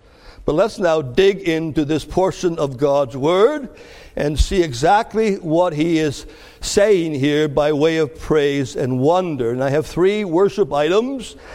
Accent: Canada; It happened a couple of times growing up in Canada.

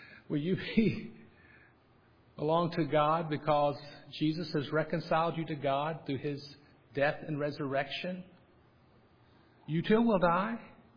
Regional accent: Virginia, United States; I'm from Virginia, and in some of those southern states, they still go back to the graves, and it's a very honorable thing.

